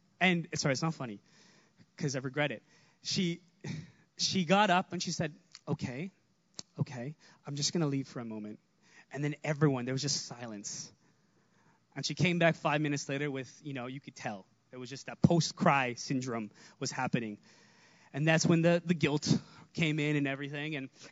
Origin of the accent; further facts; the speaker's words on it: Brampton, Ontario, Canada; I grew up in Brampton, so my church was like very multicultural.